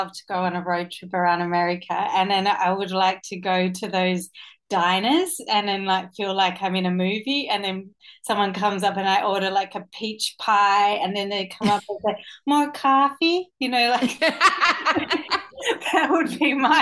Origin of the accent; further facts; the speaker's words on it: Australia; also born or lived in New York, United States; Like as an Australian, when I've been there, I'm like, when my friend came and visited me when I lived in New York